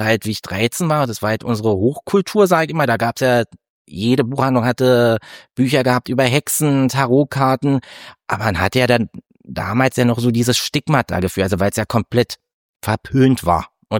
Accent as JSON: {"language": "German", "town": "Rheinsberg", "region": "Brandenburg", "country": "Germany", "said": "Ja, also ich komme ja aus einer sehr ländlichen Region. Ich komme ja eigentlich aus Rheinsberg."}